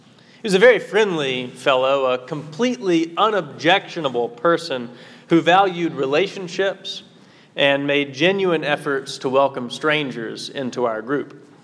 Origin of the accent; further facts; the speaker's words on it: Southern Appalachia, United States; accent: southern Appalachian; moved away; Now, years away from home have worn down my own accent from southern Appalachia, but this guy would stand there and talk to me as if he's